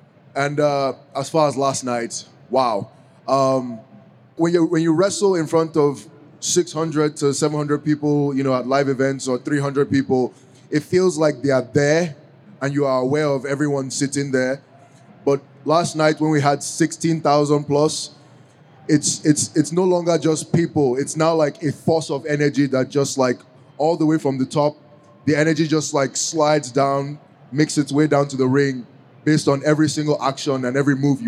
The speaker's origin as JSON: {"language": "English", "country": "Nigeria", "said": "the reason why we're authentically Nigerian is because we are Nigerian."}